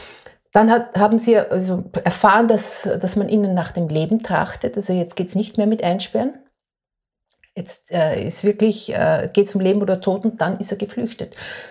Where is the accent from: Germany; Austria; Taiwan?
Austria; moved away as an adult; ich komme aus Österreich und bin da super ausgebildet in verschiedensten Skills